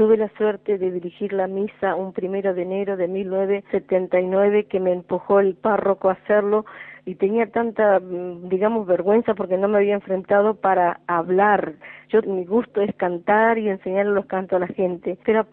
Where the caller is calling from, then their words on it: Bahía Blanca, Buenos Aires Province, Argentina; de Bahía Blanca